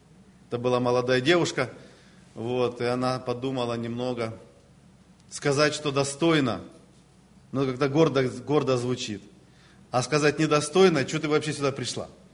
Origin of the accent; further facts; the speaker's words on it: Donetsk, Donetsk Oblast, Ukraine; У нас тоже как-то было крещение в Донецке, откуда я сам родом, из Украины.